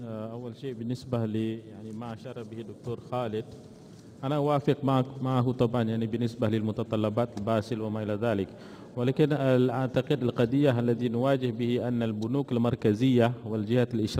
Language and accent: Arabic; Malaysia; وأحببت كذلك أن أشير إلى عندنا في ماليزيا